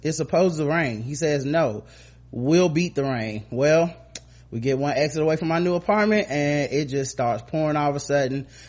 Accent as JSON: {"language": "English", "town": "Cleveland", "region": "Ohio", "country": "United States", "tie": "born or raised there", "said": "I was born and raised in Cleveland, and the fact that they decided to do the RNC here pissed me and the whole city off."}